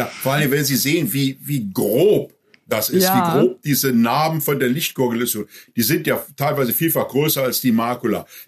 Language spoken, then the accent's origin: German; Düsseldorf, North Rhine-Westphalia, Germany